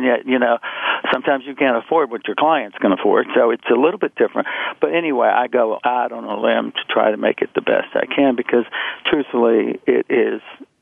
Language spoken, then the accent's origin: English; Birmingham, Alabama, United States; moved away; I came from Birmingham, Alabama in 1968, and I started from nothing. I left a fortune in Birmingham.